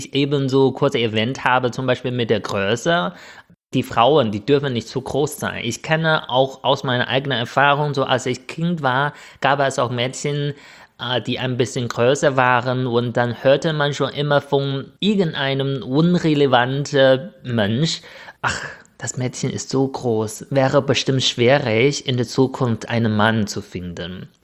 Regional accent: northern China, China; ich komme auch aus Nordchina. In Südchina könnte das auch anders sein, weil die reicher sind und offener sind.

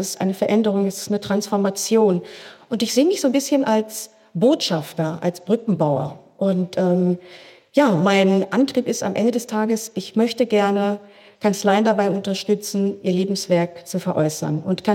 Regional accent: North Rhine-Westphalia, Germany; Ich bin im Ruhrgebiet geboren, ein Ruhrpottkind.

